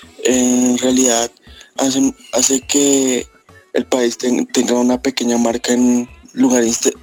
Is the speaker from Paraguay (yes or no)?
no; Colombia